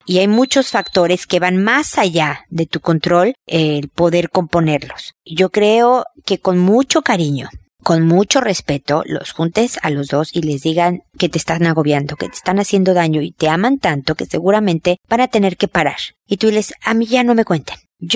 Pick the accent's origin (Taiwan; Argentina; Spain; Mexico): Mexico; now in Chile; estoy en Chile, que es donde estoy viviendo por el momento, a pesar de que soy mexicana.